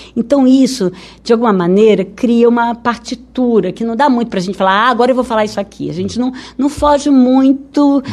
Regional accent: Rio de Janeiro, Brazil; Não, eu não sou de São Paulo, eu sou do Rio.

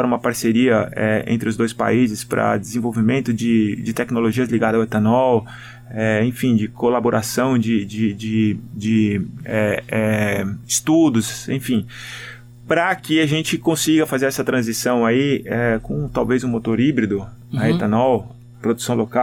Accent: Brazil; eu, como consumidor, como brasileiro, eu acho que no nosso país faz sentido

